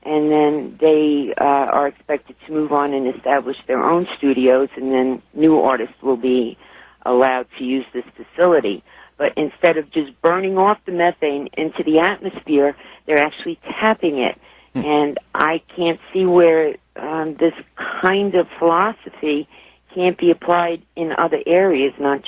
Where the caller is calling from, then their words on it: North Carolina, United States; I'm calling from Western North Carolina.